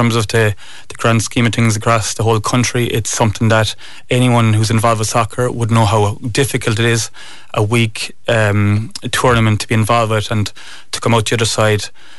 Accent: Munster, Ireland; accent: Cork; also born or lived in County Kerry; I suppose just everyone knows I'm originally from County Cork, so and sometimes people would hear the Cork accent coming out. My family moved down here in 99

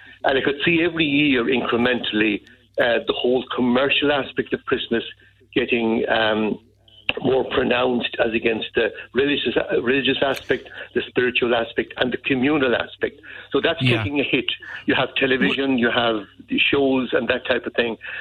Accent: Munster, Ireland; moved away; I'm from South Kerry, originally from Danskerrigs and later Carrigsaveen. So I've been gone out of South Kerry and Kerry a long time.

